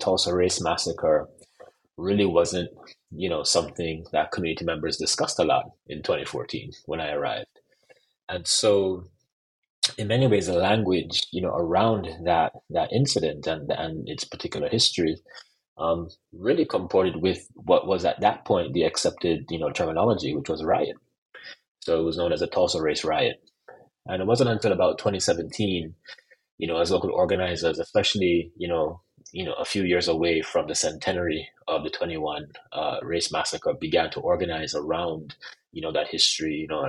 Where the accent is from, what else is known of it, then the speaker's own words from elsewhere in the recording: Jamaica; why I, a Jamaican, who wrote my first book, on Jamaica, was somehow in Tulsa, Oklahoma.